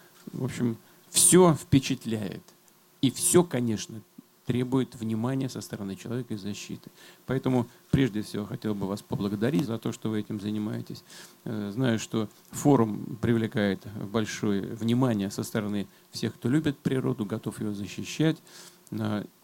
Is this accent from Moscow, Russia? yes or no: no; Saint Petersburg, Russia; Я, как известно, родился и вырос в Ленинграде, Петербурге